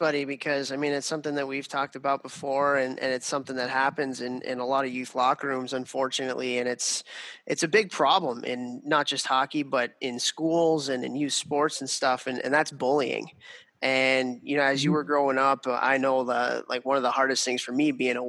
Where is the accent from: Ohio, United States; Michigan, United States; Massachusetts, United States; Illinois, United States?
Illinois, United States; Chicago; all the way in my hometown of Chicago, Illinois